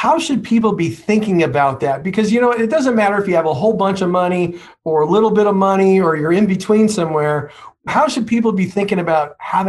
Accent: California, United States; I'd never live in Indiana just because I'm from California and I don't like the cold that much.

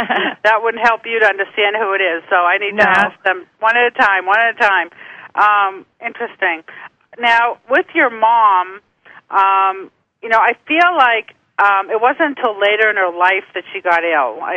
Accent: Boston, Massachusetts, United States; Okay, Trisha from Boston. Okay, right in my hometown.

